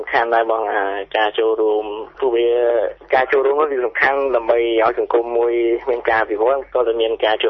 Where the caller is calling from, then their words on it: Phnom Penh, Cambodia; ខ្ញុំមកនៅភ្នំពេញហ្នឹងទេម្ដងបឹងត្បែក